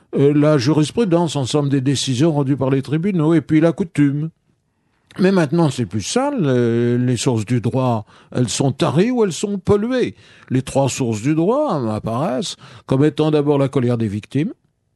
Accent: Paris, Île-de-France, France; born there; Je suis né à Paris, de parents nés à Paris, de grands-parents qui pour la moitié étaient nés à Paris. Et qui avaient des attaches. D'un côté de ma mère, c'était la Bretagne, de l'autre côté de mon père, c'était les Vosges. Mais j'étais l'enfant de deux Parisiens vraiment viscéraux

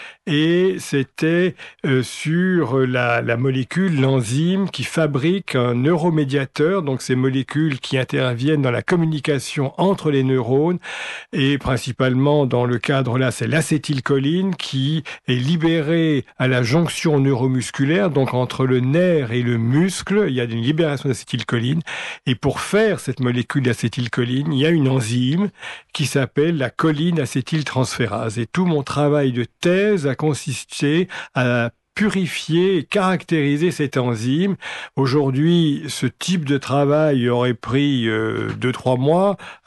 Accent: Belgium; Exactement. Je suis belge

